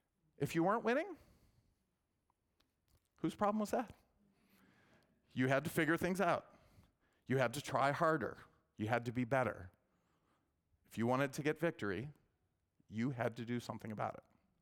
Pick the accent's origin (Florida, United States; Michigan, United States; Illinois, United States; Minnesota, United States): Florida, United States; Coral Springs; I grew up in Coral Springs in South Florida.